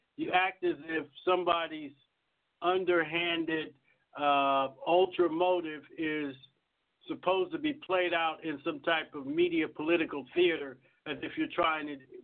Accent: Texas, United States; we're really not from Arkansas. We're from Texas.

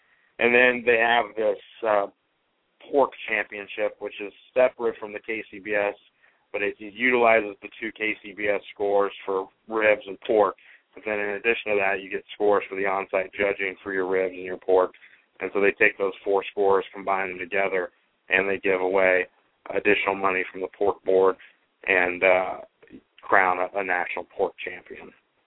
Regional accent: Missouri, United States; also born or lived in Kansas City; now in Washington, United States; We're from Missouri originally. Before I moved to D.C., I lived in Kansas City

